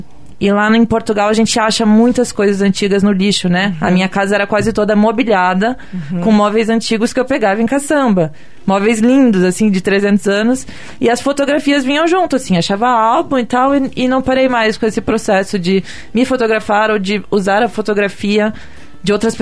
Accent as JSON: {"language": "Portuguese", "town": "Jacarezinho", "region": "Paraná", "country": "Brazil", "said": "Eu sou do interior do Paraná, de uma cidade que se chama Jacarezinho."}